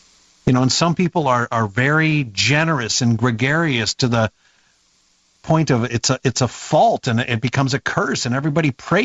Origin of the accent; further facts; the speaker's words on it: Davenport, Iowa, United States; I grew up in the Quad Cities, Davenport, and my wife's a farmer's daughter from Mechanicsville, Iowa, so I have fond memories of Iowa